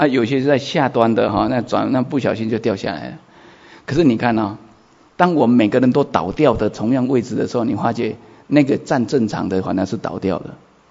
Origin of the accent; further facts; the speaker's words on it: Taiwan; 像我们台湾人去那个缅甸啊，得到那个疟疾啊